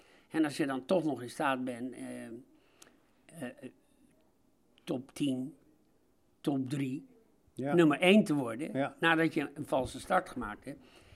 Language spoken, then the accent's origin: Dutch; Beverwijk, North Holland, Netherlands; Mijn jeugd in Beverwijk, die overigens ook heel leuk was.